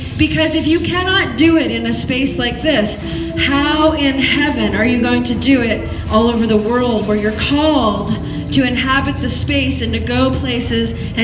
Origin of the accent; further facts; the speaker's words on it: Massachusetts, United States; That's why I'm here from Massachusetts, because you guys are smashing it up.